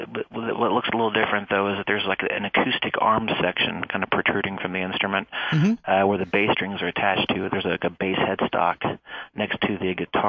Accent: Muncie, Indiana, United States; I'm from Indiana originally, and I was living in Indianapolis from about 2002 to about a year and a half ago. But I recently relocated to Colorado. But yeah, and I grew up in Muncie, Indiana.

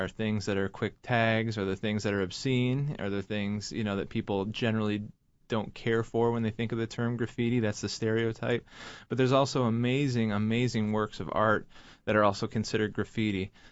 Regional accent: Detroit, Michigan, United States; I grew up in Detroit, so I knew there were artists

